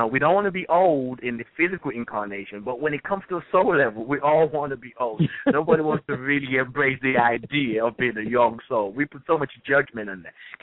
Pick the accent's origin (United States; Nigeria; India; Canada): Nigeria; now in England; I was born in England, like grew up in Nigeria, and then came back to England.